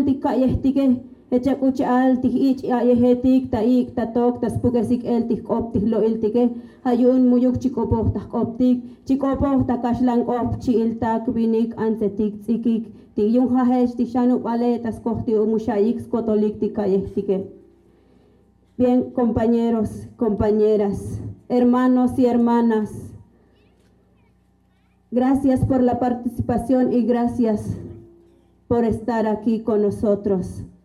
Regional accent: Acteal, Chiapas, Mexico; Ejemplo están los mártires de Acteal, que de donde soy, soy reviviente de la masacre de Acteal.

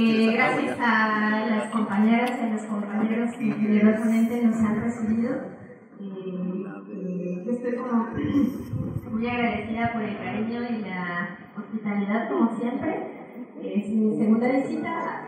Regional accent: State of Mexico, Mexico; el 29 de septiembre en mi pueblo, me parece que también por un tema colonial, antes nos llamábamos Tlaxomulco, que en náhuatl significa el rincón de la tierra, y éramos una islita que estaba justo entre el lago de Zumpango y el lago de Texcoco

